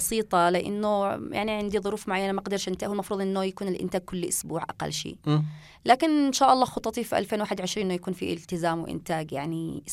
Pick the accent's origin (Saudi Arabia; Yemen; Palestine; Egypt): Yemen; بديت مع النت الحبوب عندنا في اليمن.